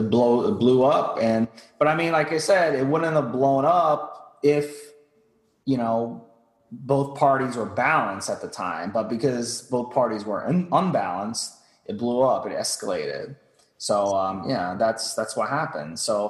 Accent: United States; maybe because I'm American, you guys are Canadian

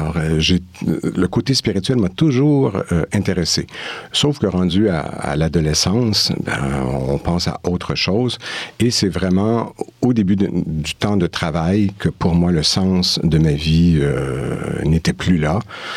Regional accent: Quebec, Canada; now in Switzerland; Alors, je viens du Québec, ça fait 7 ans que je suis en Suisse.

